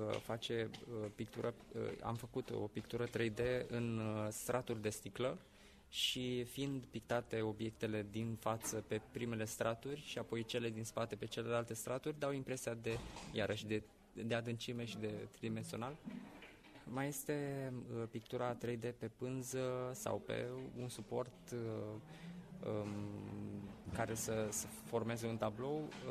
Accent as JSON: {"language": "Romanian", "town": "Botoșani", "region": "Botoșani County", "country": "Romania", "said": "eu sunt din Botoșani."}